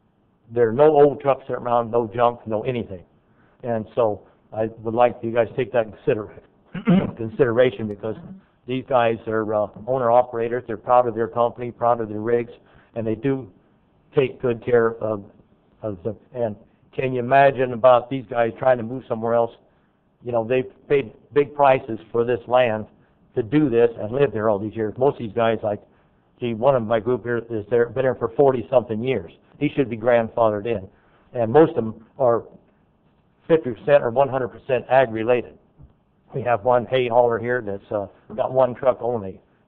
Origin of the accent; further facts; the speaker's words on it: Turlock, California, United States; from Turlock, 1443 Sevens Road.